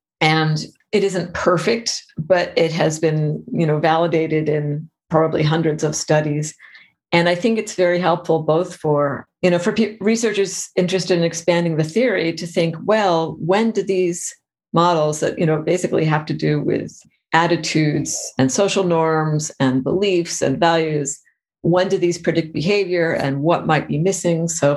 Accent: United States; And I say this as an American researcher, one of the things that's been so significant in predicting climate change attitudes in the US has been political orientation.

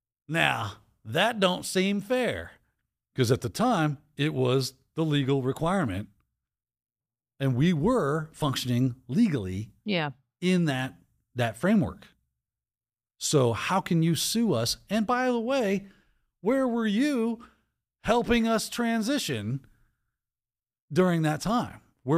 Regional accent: United States; has recently been called unconstitutional because I'm an American.

